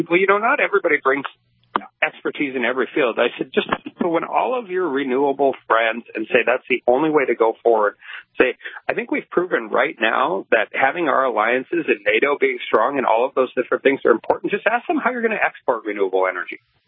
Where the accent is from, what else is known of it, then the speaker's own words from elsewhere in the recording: Dickinson, North Dakota, United States; I grew up in Dickinson, North Dakota. We're 24 miles away from an ethanol plant, 6 miles away from a biodiesel plant, 25 miles to the south is the largest wind farm in North Dakota